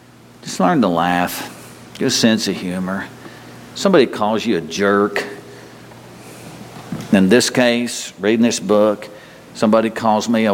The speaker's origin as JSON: {"language": "English", "town": "Possum Kingdom", "region": "Texas", "country": "United States", "tie": "born or raised there", "said": "where are you from? And I'd say, oh, up near Graham, Wichita Falls. Well, where exactly? Do you want to tell somebody that you were born and raised at Possum Kingdom?"}